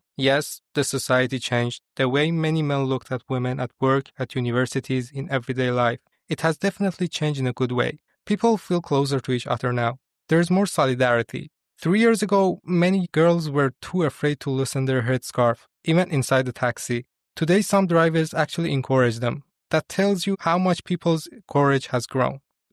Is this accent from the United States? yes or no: no; Iran; This story takes place in Tehran, the capital of Iran, actually my home country.